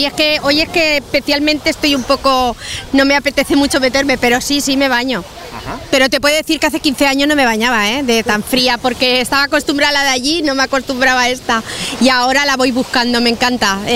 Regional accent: Alicante, Valencian Community, Spain; Alicante, sí, somos de Alicante

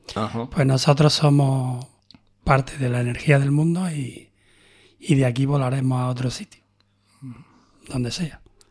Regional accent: Granada, Andalusia, Spain; no, soy granaíno. Granada la inventaste ahí fuera. Nosotros somos de Granada.

